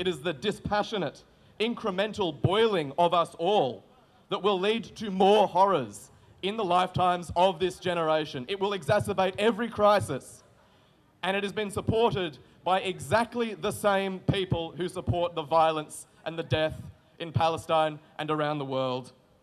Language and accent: English; Newcastle, New South Wales, Australia; as a Newcastle boy. I've grown up watching that dispassionate death in coal, leaving my hometown a dozen times a day.